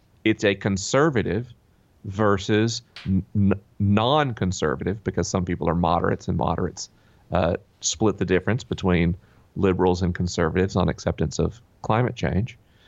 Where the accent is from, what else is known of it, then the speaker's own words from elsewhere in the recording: the South, United States; I grew up in the South.